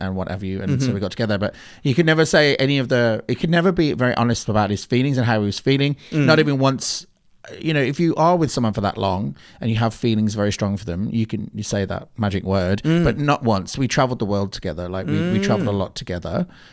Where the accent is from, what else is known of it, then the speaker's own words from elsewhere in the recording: Birmingham, West Midlands, United Kingdom; now in Australia; My real accent doesn't come out though. This is more of a, you know, telephone voice accent. I'm from Birmingham. But my parents moved over here.